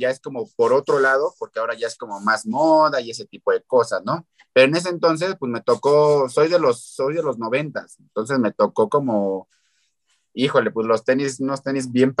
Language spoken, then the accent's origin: Spanish; Iztapalapa, Mexico City, Mexico; Soy de Iztapalapa, o sea, toda mi vida he vivido aquí en Iztapalapa.